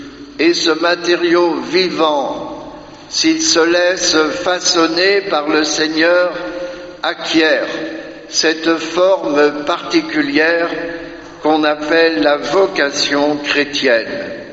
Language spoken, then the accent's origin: French; Pays de la Loire, France; dans mon pays natal, en Loire-Atlantique